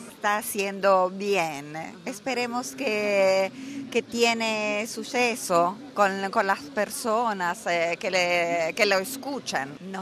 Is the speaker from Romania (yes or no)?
no; San Juan, Argentina; now in Rome, Italy; Yo soy, vivo a Roma, pero soy argentina. San Juan, estoy a los confines con el Chile.